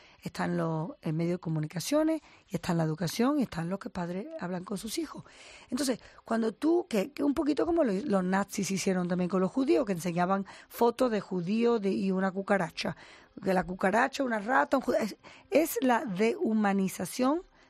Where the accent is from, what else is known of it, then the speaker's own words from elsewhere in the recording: Gibraltar; accent: Andalusian; De andaluz. Yo soy de Gibraltar. Me crié en Gibraltar. Y de ahí vengo y por eso hablo español.